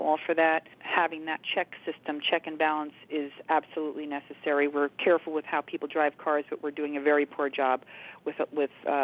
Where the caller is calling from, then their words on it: Albany, New York, United States; I'm calling from Albany.